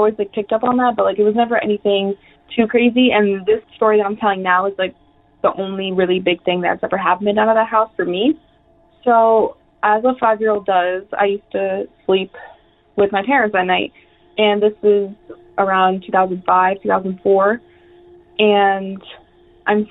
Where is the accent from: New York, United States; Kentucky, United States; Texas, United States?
New York, United States; I'm from New York